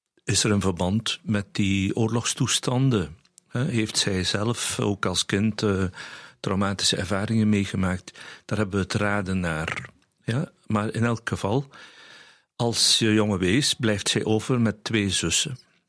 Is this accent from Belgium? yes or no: yes; Borgloon, Flanders, Belgium; Ik ben uit Borgloon.